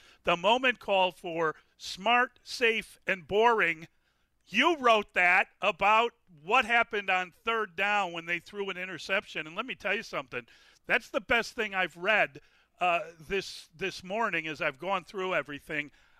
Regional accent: Missouri, United States; I think that there is this I'm from Missouri, you got to show me element that's going on.

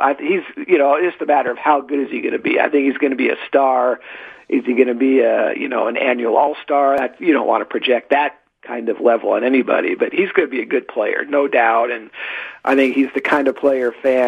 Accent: Seattle, Washington, United States; Hey, I'm from Seattle. I grew up there.

